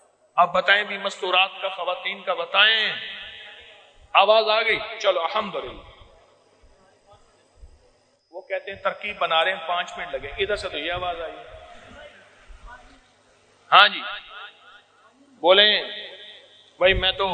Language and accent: Urdu; Lahore, Punjab, Pakistan; میں لاہور سے آیا ہوں